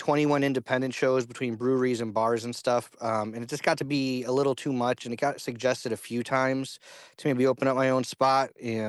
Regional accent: Wisconsin, United States; I grew up outside Lake Geneva where the tourists would come and stuff

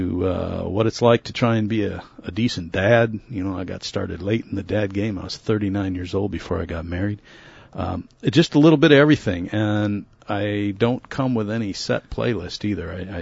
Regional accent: New Auburn, Wisconsin, United States; because I'm from New Auburn, Wisconsin? No, not at all. Matter of fact, when I moved back to New Auburn

